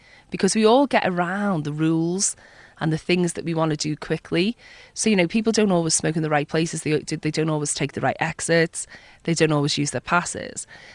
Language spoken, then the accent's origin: English; Liverpool, North West England, United Kingdom; I'm from Liverpool. It was kind of like a family business.